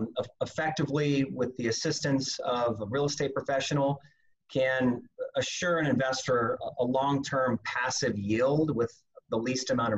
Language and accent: English; Omaha, Nebraska, United States; moved away as an adult; now in Phoenix, United States; So I'm originally from Omaha, Nebraska. Came down here to Phoenix about 18 years ago.